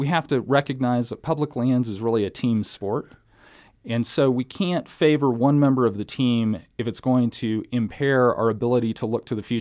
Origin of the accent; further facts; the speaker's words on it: United States; I've grown up in the district. I grew up in Jackson County on a cattle ranch.